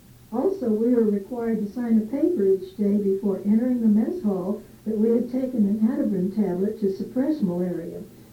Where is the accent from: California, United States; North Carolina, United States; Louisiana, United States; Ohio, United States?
California, United States; San Pedro; When my turn came and I said I was from New San Pedro, California, a big cheer went up